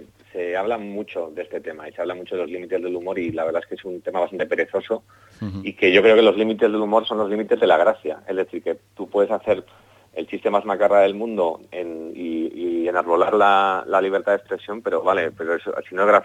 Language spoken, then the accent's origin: Spanish; Basque Country, Spain; Como vasco estamos comiendo todo el día